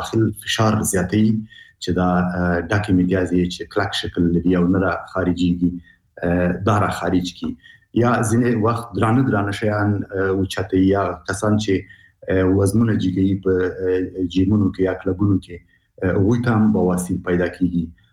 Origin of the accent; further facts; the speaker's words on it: Afghanistan; موږ په عنعنوي شکل موږ افغانان شرمېږو